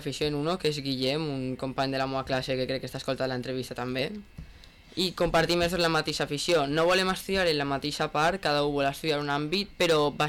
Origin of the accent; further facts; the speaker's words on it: Burriana, Valencian Community, Spain; jo sóc de Burriana